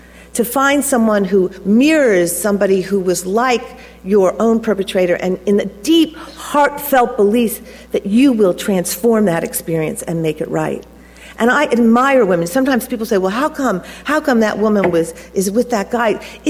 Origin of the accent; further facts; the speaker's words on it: United States; I come from America, I'm white, I'm upper middle class.